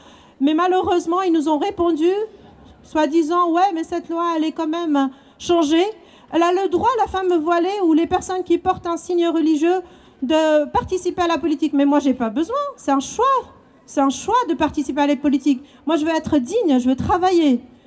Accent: Switzerland; Je dois rentrer chez moi alors que je suis suisse.

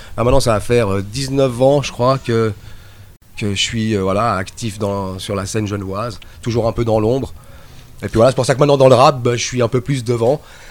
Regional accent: Tunisia; je suis tunisien, mon cousin m'a offert une guitare, alors que, en plus en Tunisie

